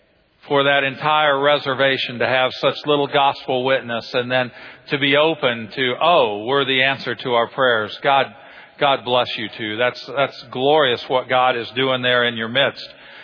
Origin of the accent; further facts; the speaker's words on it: Illinois, United States; I grew up in Illinois, so just moving south, I've improved, you know, the football experience here.